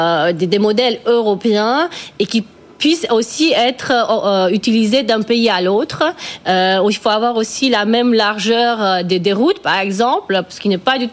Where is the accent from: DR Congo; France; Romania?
Romania; Pendant des longues années, moi je me rappelle, je viens de Roumanie